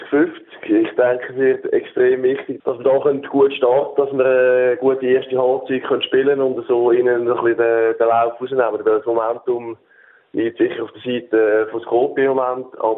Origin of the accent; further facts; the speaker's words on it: Switzerland; dass man als Schweizer in so einer Halle spielt